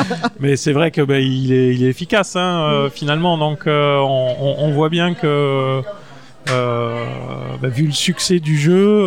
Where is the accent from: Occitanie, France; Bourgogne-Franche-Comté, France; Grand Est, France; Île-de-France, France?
Grand Est, France; Strasbourg; j'ai passé toute mon enfance en Allemagne, pendant mes vacances scolaires, je suis né à Strasbourg, donc je suis strasbourgeois, donc j'allais toutes les vacances scolaires en Allemagne.